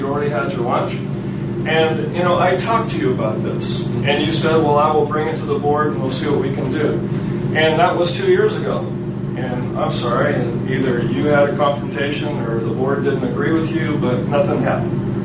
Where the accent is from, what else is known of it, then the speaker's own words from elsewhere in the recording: California, United States; I was raised on Lincoln County. I was raised on Los Angeles County fairs.